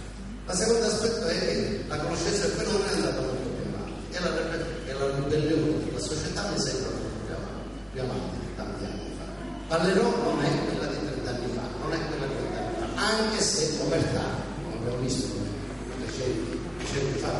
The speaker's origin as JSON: {"language": "Italian", "region": "Sicily", "country": "Italy", "said": "Anche perché siamo come siciliani, siamo tutti una cultura"}